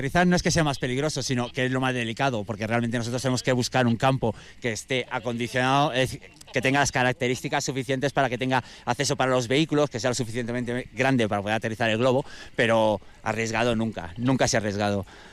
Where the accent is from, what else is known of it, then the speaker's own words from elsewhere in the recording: Balearic Islands, Spain; now in Madrid, Spain; yo soy de Mallorca, pero bueno, estoy viviendo en Madrid